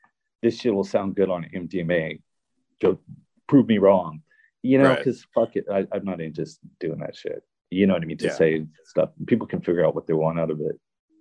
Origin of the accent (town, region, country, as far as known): California, United States